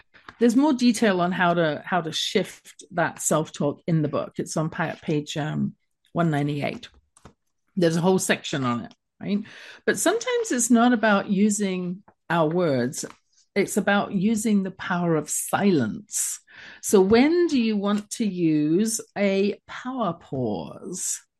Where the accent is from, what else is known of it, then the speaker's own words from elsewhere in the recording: England, United Kingdom; when I grew up in England